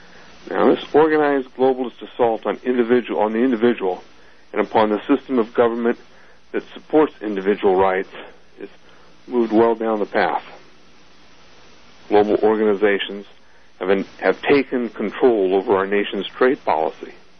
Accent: California, United States; Well, Dr. Stan, I grew up in Orange County.

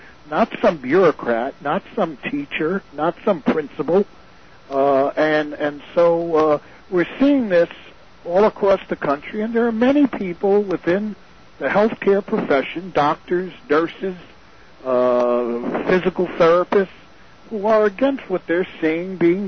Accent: United States; As an American citizen, I have a problem with that.

